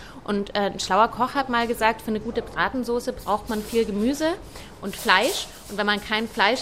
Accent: Bavaria, Germany; Ich komme ja ursprünglich aus Bayern, das ist so ein bisschen meine Kindheitsküche.

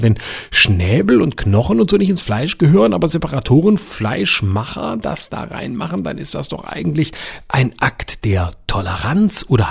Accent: Baden-Württemberg, Germany; Ich meine ganz ehrlich, ich komme aus Baden-Württemberg, ja? Ich gebe es zu.

